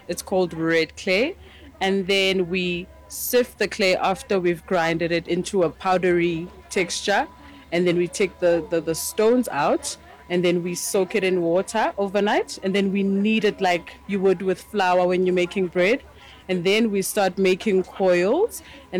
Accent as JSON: {"language": "English", "region": "KwaZulu-Natal", "country": "South Africa"}